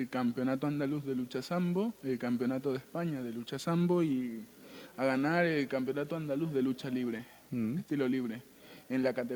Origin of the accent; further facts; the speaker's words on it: Ecuador; now in Almería, Spain; Sí, soy de Ecuador.